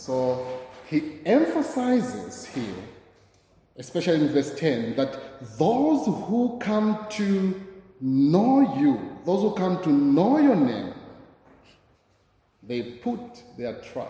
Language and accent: English; Kempton Park, Gauteng, South Africa; I come from Kempton Park